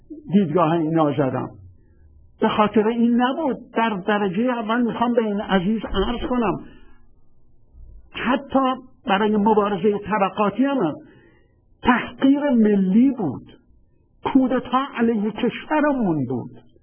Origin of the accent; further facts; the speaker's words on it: Khuzestan, Iran; also born or lived in Shushtar / Abadan; من بچه خوزستانم و موقعی که من 70 سال پیش 1329 از شهر نیمه مخروبه سوشتر میرم به شهر آبادان،